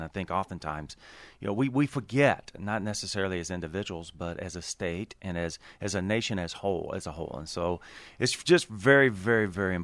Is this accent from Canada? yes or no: no; United States; growing up as a citizen in the United States. Being an American citizen is understanding the importance and the significance of these holiday opportunities we have.